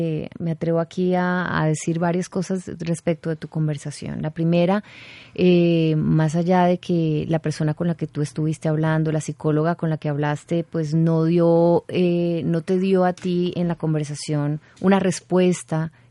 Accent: Santander, Colombia; y sobre todo siendo santandereana como tú

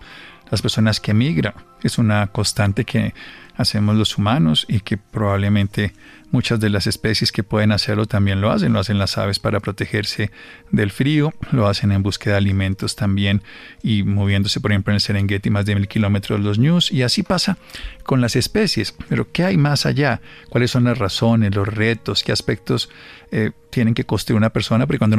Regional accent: Colombia; ¿Qué tan migrantes somos los colombianos respecto a condiciones similares, por ejemplo, en Latinoamérica o el resto del mundo?

